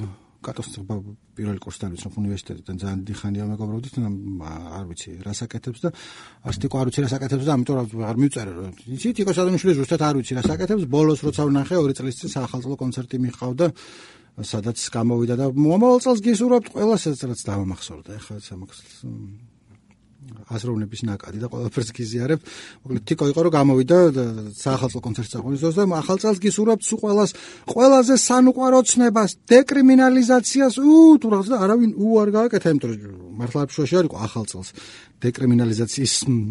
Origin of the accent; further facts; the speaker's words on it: Imereti, Georgia; არამედ მე ვფიქრობ ხოლმე მაგას და მე რა მე იმერელი ვარ.